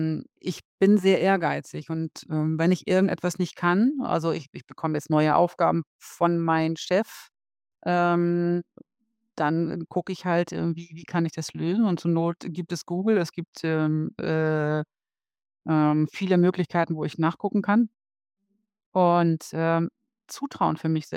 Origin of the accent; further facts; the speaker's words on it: Germany; weil ich bin Deutsch und insofern ist Englisch und Spanisch nicht unbedingt meine Muttersprache